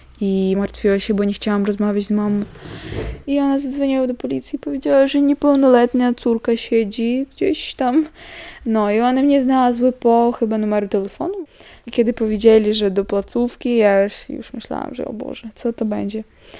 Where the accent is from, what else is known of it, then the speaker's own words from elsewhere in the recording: Ukraine; Polish is a second language; now in Poland; pani usłyszała, że ja rozmawiam w innym języku i ona pytała, że jestem z Ukrainy